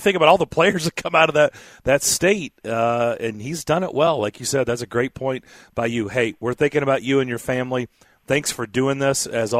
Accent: Lexington, Kentucky, United States; I know because I grew up in Lexington.

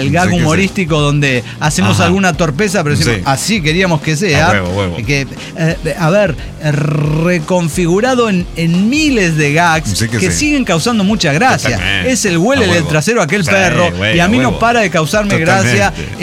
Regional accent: Hermosillo, Sonora, Mexico; yo les quería decir que soy de Hermosillo también. Mucha banda de Hermosillo.

